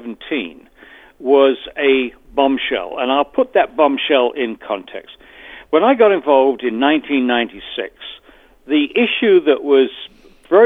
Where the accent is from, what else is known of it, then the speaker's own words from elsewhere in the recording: Brighton, South East England, United Kingdom; I was born in Sussex, and I spent my wicked years, my teens, in Brighton.